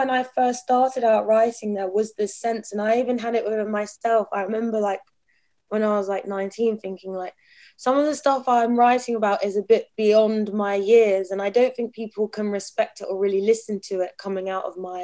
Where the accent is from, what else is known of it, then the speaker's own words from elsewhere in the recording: Brighton, South East England, United Kingdom; because like I'd really come out of like growing up in Brighton, like really normal family, no connection to like the music industry.